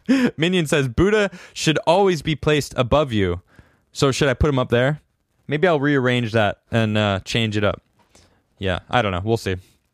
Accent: United States; I'm no longer a Democrat. To be honest, I'm not a Republican. I'm just an American.

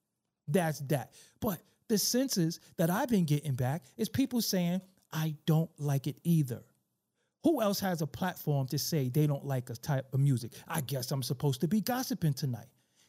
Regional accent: United States; How are we supposed to feel when we, in this country, being Black American men and women, in this country, built the whole music scene for what it is

